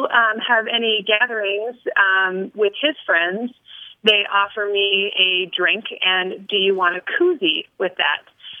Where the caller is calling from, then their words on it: Billings, Montana, United States; I'm calling from Billings, Montana.